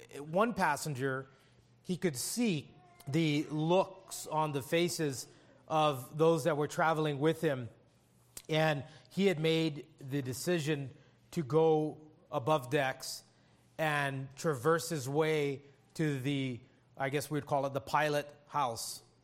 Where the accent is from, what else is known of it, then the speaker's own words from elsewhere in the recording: Hawaii, United States; And I grew up in Hawaii, and he spent a lot of time in Hawaii. And I'm Hawaiian. I was born and raised on those little rocks in the Pacific